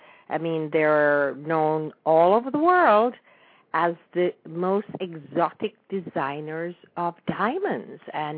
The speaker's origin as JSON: {"language": "English", "country": "Jamaica", "said": "for me, I no matter how long I live or how far I am away from Jamaica, it will always be the place that I love."}